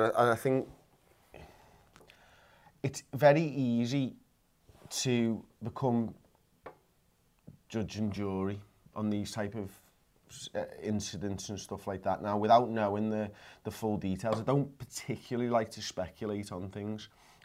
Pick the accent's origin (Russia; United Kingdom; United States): United Kingdom; England; As English football fans, I should say, I look down on the competition maybe a little bit.